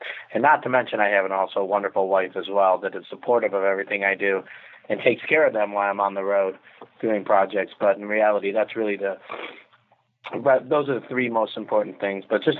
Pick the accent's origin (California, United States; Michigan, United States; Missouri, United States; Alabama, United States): Michigan, United States; Detroit; now in Chicago, United States; And I grew up in the Detroit, Michigan area, and now I live in Chicago.